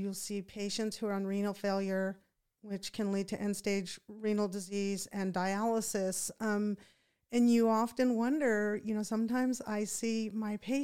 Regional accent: Fort Ord, California, United States; born there; I was born in between on Fort Ord in 1968.

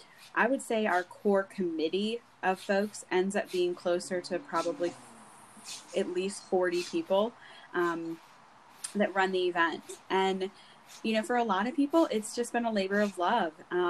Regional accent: New York, United States; And as a New Yorker who didn't understand what beach culture was, I had to embrace the beach culture a little bit.

